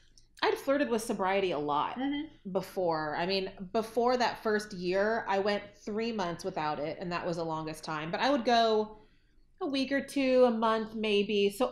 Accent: Waco, Texas, United States; I was living back home in my hometown of Waco, Texas.

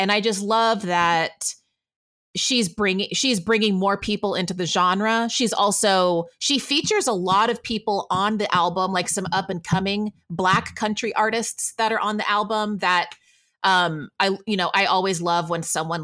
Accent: Texas, United States; growing up in Texas, I listened to country

